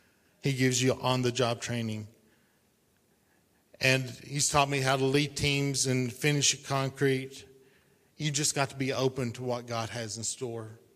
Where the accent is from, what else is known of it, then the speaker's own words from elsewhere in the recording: Arkansas, United States; I grew up in Arkansas. I'm not a pastor's kid.